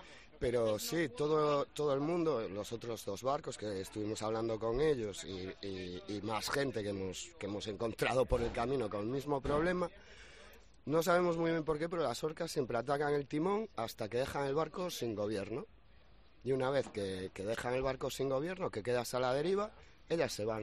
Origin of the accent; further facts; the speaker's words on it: Vilagarcía de Arousa, Galicia, Spain; Sí, somos de Villagarcía de Arousa, en Galicia.